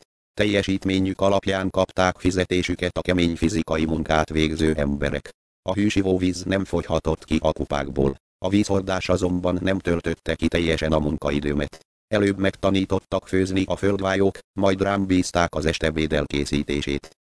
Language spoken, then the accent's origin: Hungarian; Ozora, Tolna, Hungary; born there; 56 éves. Tolna megyében, Pozorán születtem.